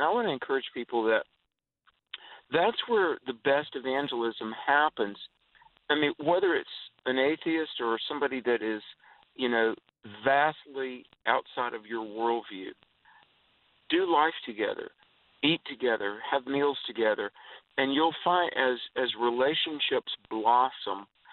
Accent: the South, United States; I grew up in the South where behind all that Southern hospitality, there can be a very repressed environment

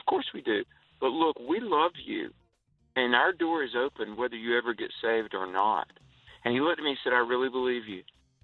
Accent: the South, United States; I grew up in the South where behind all that Southern hospitality, there can be a very repressed environment

